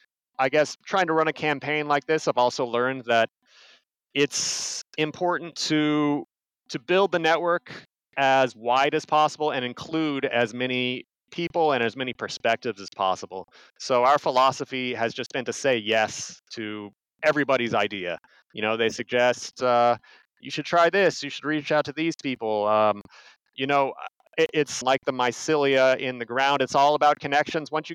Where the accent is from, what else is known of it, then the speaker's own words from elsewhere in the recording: Kansas City, United States; And so growing up in Kansas City, I was also fortunate, even though, you know, it's a big concrete town